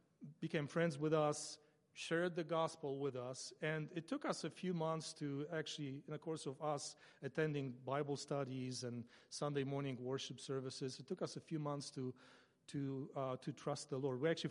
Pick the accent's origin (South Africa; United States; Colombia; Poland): Poland; moved away as an adult; My wife and I were born in Poland. We grew up in Poland, which was a communist country at that time.